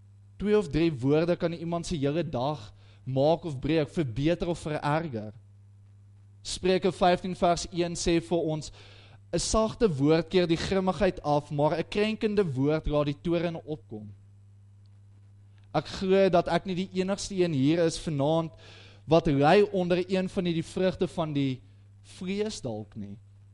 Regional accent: Polokwane, Limpopo, South Africa; now in Pretoria, South Africa; Ek kom van Pietersburg af waar die verkeer so erg raak, dat wanneer jy van die een kant van die dorp na die andere kant toe ry, neem dit jou 5 minute.

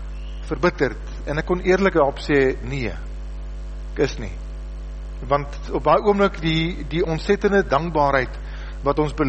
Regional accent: Northern Cape, South Africa; Ons kom van die Noordkaap af

